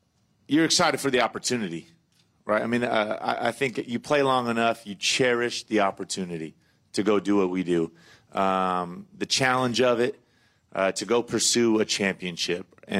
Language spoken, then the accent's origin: English; West Coast, United States; growing up on the West Coast, I'm not totally familiar, but certainly a little familiar with the zealous fans in these parts.